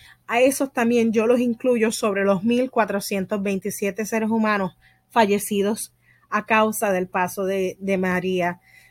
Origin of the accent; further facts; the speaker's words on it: Puerto Rico; now in Florida, United States; Como puertorriqueña, nacida y criada en la isla de Puerto Rico, estando en Estados Unidos por sobre 24 años